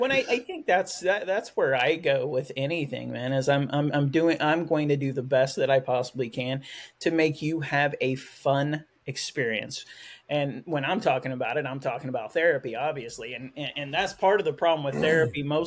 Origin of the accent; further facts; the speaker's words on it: Oklahoma, United States; also born or lived in Fort Worth, Texas; now in Canada; And I practice in Maine, but I was born in Fort Worth, Texas and raised in Oklahoma.